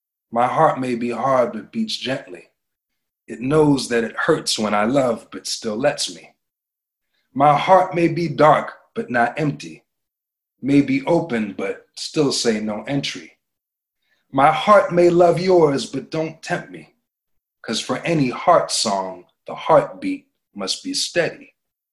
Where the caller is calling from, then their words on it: Philadelphia, Pennsylvania, United States; I'm coming from Philadelphia, Pennsylvania, which is in America.